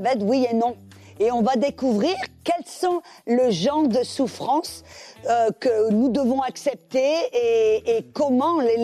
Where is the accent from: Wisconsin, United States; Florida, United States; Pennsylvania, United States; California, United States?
Florida, United States; French is a second language; Non, je viens pas du Texas. Non, mesdames.